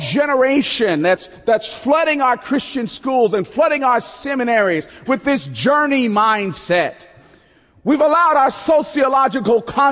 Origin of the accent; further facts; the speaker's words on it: Newark, New Jersey, United States; born there; So Mom and Pop during World War II moved up to New Jersey. And there all of us kids were born. I was born in Newark, New Jersey. I'm the youngest of three kids.